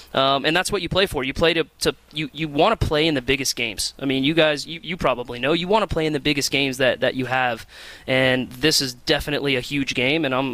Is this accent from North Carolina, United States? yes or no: no; Orlando, Florida, United States; Well, I'm a Florida guy. Okay. You know, I'm from the South.